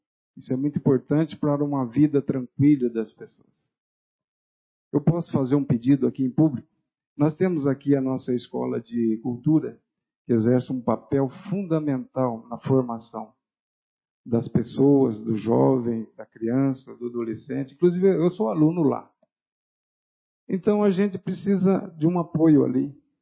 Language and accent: Portuguese; Oscar Bressane, São Paulo, Brazil; born there; now in Garça, Brazil; Porque eu nasci em Oscar Bressane e eu não sou cidadão garcense, né? Apesar de estar aqui desde 85